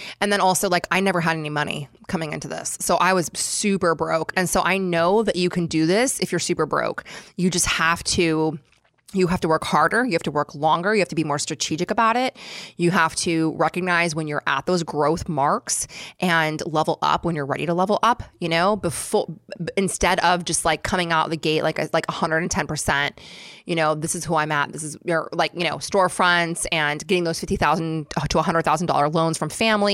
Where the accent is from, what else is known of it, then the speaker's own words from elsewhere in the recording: San Diego, California, United States; also born or lived in Oakland; I am from San Diego. So like I grew up in San Diego. I was born in Oakland, but I grew up in San Diego